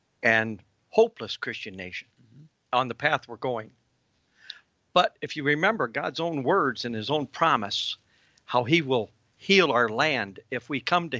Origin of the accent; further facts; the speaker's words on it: United States; born there; I was born in America, a godly nation